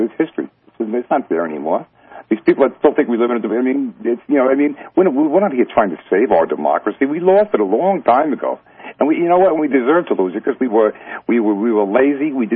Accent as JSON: {"language": "English", "town": "New York City", "region": "New York", "country": "United States", "tie": "born or raised there", "said": "I grew up in a place called Bay Ridge, which is right across."}